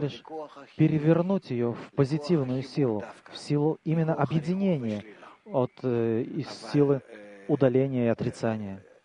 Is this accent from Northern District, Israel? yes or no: no; Jerusalem, Jerusalem District, Israel; из Иерусалима. Полгода учусь.